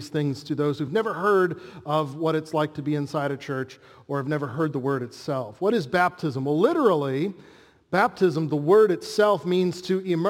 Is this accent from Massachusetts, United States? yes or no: no; Chicago, Illinois, United States; I grew up in Chicagoland, and you all think we're famous for pizza.